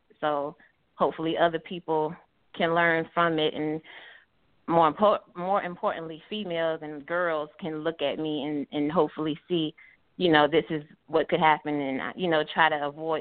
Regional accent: Norfolk, Virginia, United States; And I'm not from Atlanta. I'm from Norfolk

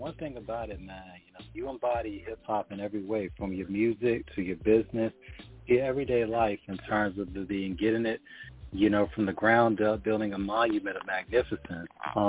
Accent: Virginia, United States; you know, my home state of Virginia, and more specifically, my part of town, Hampton Roads.

